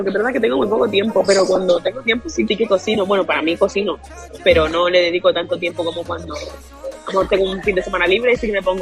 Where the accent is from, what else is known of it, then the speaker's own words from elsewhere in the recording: Canary Islands, Spain; como buena canaria, pues quería traer el calorcito ya un poquito antes del tiempo